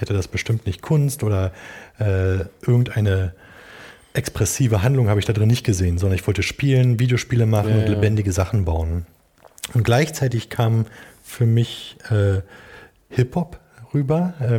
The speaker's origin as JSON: {"language": "German", "region": "Berlin", "country": "Germany", "said": "Und ich komme hier aus dem Norden von Berlin, Ostdeutschland."}